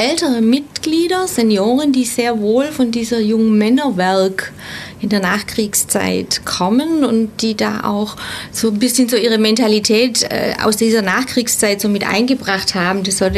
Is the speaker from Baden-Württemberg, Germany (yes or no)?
yes; Ulm, Baden-Württemberg, Germany; born there; Ich komme aus Ulm, bin hier geboren